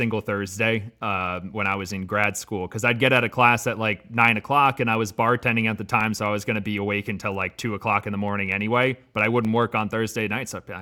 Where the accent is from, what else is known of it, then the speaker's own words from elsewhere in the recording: New York City, New York, United States; And growing up as a New Yorker, like, that's just mostly what I expected my life to be, living in New York City.